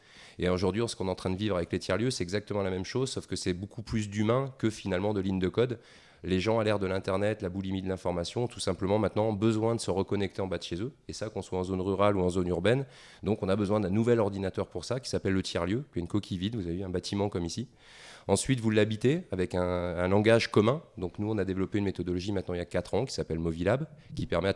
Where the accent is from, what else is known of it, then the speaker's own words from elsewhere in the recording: Saint-Étienne, Auvergne-Rhône-Alpes, France; je viens de Saint-Étienne